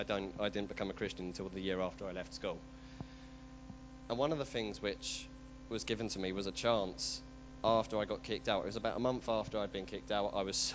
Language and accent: English; Chelmsford, East of England, United Kingdom; And then I'm also originally from Essex. I come from a town called Chelmsford.